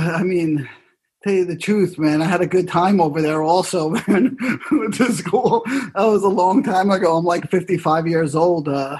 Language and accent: English; New York City, New York, United States; I grew up in New York City.